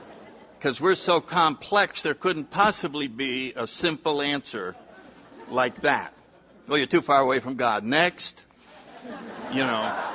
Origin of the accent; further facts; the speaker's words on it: New Haven, Connecticut, United States; So anyway, I grew up in New Haven, Connecticut. I was born in 1931, so if you do the math, in a few weeks I'll be 80.